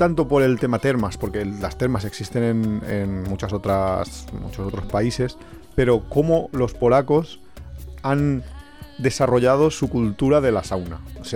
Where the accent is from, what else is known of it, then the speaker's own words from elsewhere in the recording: Valencia, Valencian Community, Spain; Somos de Valencia.